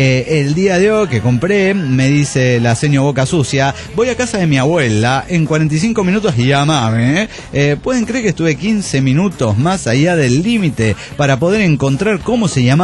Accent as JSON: {"language": "Spanish", "region": "Santa Fe", "country": "Argentina", "said": "de Santa Fe, Argentina."}